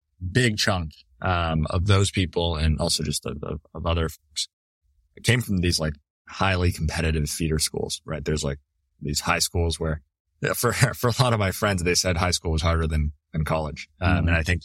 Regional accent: Toronto, Ontario, Canada; And then we moved to the Toronto area. So I grew up there, and then, you know, moved down here for school.

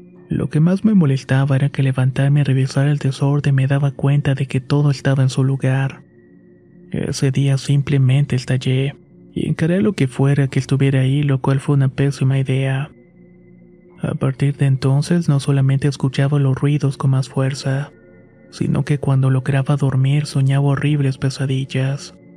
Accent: Misiones, Argentina; now in Buenos Aires, Argentina; Soy originaria de Argentina y actualmente vivo en Buenos Aires, aunque mi provincia natal es Misiones. Fue ahí donde crecí y tuve al principio una buena infancia.

